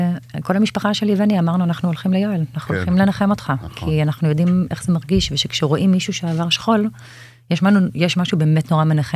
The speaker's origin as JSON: {"language": "Hebrew", "town": "Jerusalem", "region": "Jerusalem District", "country": "Israel", "tie": "born or raised there", "said": "אני מרגישה שאני איזשהו רליק היסטורי בירושלים, כי אני נולדתי ונשארתי בירושלים."}